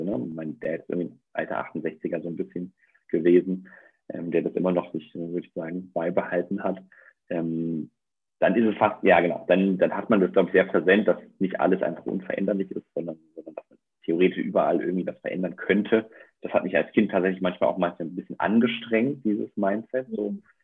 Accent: Bavaria, Germany; Ich war irgendwie Vegetarier damals und hatte sowieso da schon einen schweren Stand als Junge in Bayern als Vegetarier

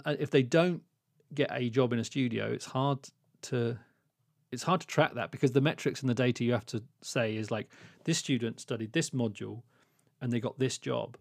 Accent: Luton, East of England, United Kingdom; I grew up in Luton, had very little access to cinema.

